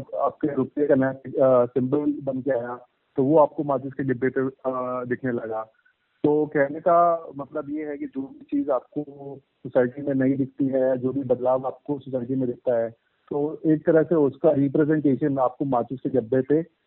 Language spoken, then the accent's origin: Hindi; Delhi, India; दिल्ली का रहने वाला हूँ। फिलहाल 32 साल मेरी उम्र है